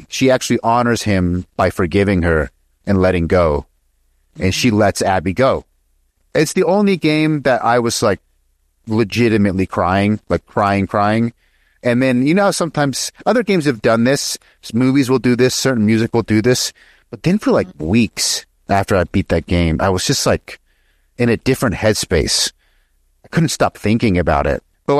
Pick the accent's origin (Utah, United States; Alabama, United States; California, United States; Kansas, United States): Utah, United States; There's when I grew up in Utah, the city I lived in was like 95% Mormon.